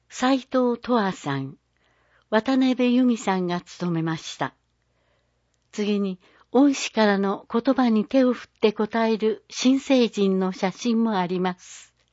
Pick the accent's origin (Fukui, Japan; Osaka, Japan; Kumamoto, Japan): Kumamoto, Japan; Kikuchi; 私は菊池市に生まれ育ったことを誇りに思います。